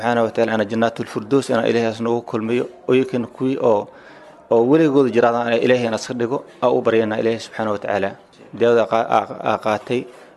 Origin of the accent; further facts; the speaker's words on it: Jamaame, Lower Juba, Somalia; born there; Anigu waxaan ku dhashay degmada Jamaam